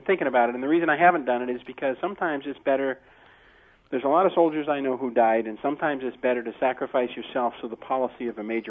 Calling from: Tacoma, Washington, United States; I'm calling from Tacoma, Washington. I am a long-term listener, first-time caller.

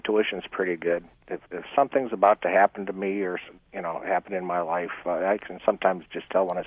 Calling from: Phoenix, Arizona, United States; I'm calling from Phoenix.

